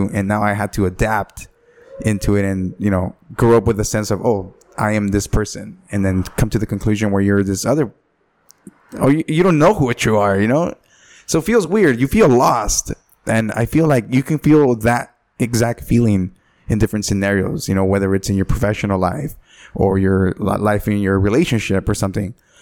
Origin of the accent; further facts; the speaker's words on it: Los Angeles, California, United States; oh, I'm from LA. No, where are your parents from? It's like, oh, they're from Mexico, but I'm from here, you know?